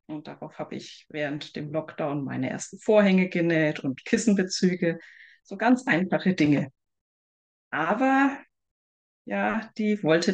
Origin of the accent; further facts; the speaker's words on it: Bavaria, Germany; ich komme aus dem Raum Nürnberg-Ansbach